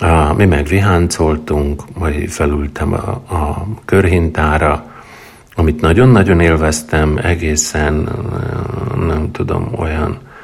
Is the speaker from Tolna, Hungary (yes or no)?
yes; Báta, Tolna, Hungary; Valószínűleg tudjátok, Bátán nőttem föl, ez egy pici zsákfalu